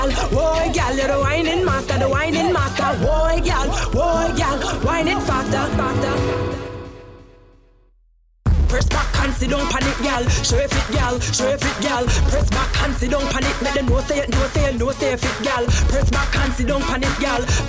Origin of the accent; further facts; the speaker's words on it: Jamaica; I'm always representing my country. I'm a Jamaican.